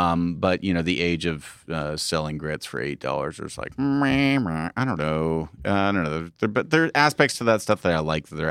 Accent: Ottawa, Ontario, Canada; also born or lived in Montreal, Canada; I'm from Ottawa.

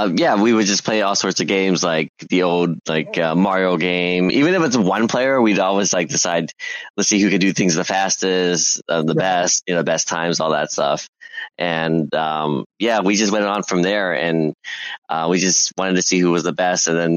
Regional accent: South Korea; But for me, I grew up watching esports in Korea.

